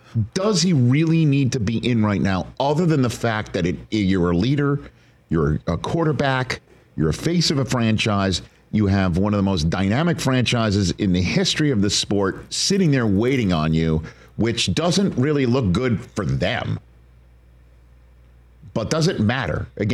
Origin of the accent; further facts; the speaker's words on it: Staten Island, New York, United States; Since Around the Horn's not there anymore, and I'm from Staten Island like Tony Reale